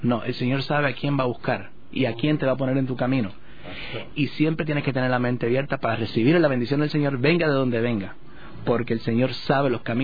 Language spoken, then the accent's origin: Spanish; Puerto Rico; moved away as an adult; now in United States; cuando yo llegué aquí de Puerto Rico. Llegué aquí a los Estados Unidos, y yo llegué aquí aproximadamente hace unos 8 años atrás